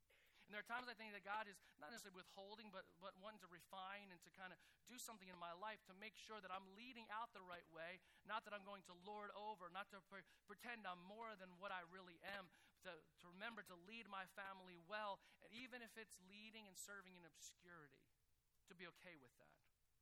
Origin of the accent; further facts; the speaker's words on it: New Jersey, United States; I'm from New Jersey, and every once in a while I'll go back to New Jersey.